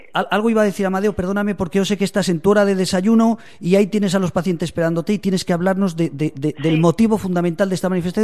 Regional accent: Aragon, Spain; no estamos hablando de un pueblecito perdido ahí en la lejanía de mi tierra del Bajo Aragón.

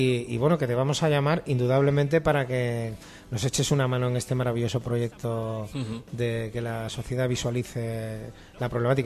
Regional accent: Madrid, Community of Madrid, Spain; Yo soy de Tetuán.

